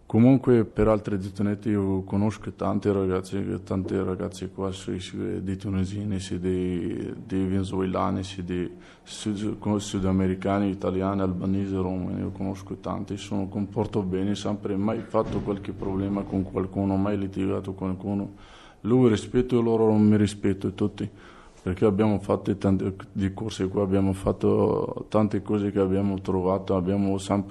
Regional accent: Morocco; Italian is a second language; Sono del Marocco, sono con due altri due maroccani

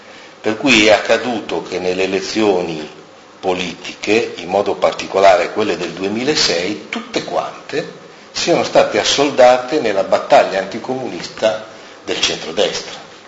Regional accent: Milan, Lombardy, Italy; Io vengo da Milano

